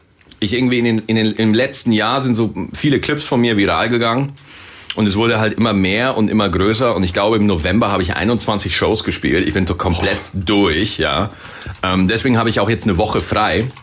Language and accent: German; Bavaria, Germany; wir kommen beide aus Bayern, wir kommen beide aus der Hood, Alter.